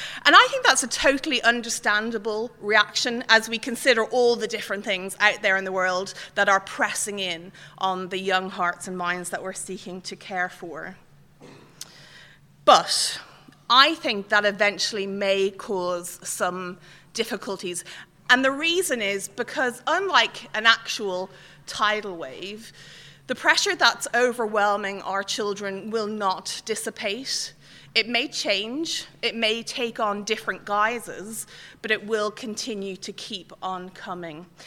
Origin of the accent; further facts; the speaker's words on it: Dublin, Leinster, Ireland; moved away as an adult; now in London, United Kingdom; I don't come from here and I don't come from England either. I actually come from Ireland. I come from Dublin, but have lived in London for the last 8 years